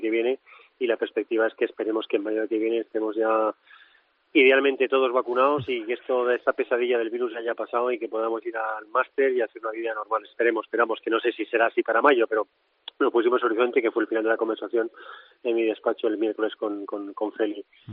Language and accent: Spanish; Community of Madrid, Spain; y como madrileño, les agradezco mucho el intento